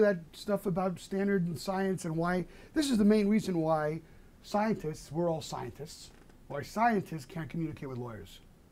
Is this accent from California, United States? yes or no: no; New York City, New York, United States; I come from New York, so I can say it.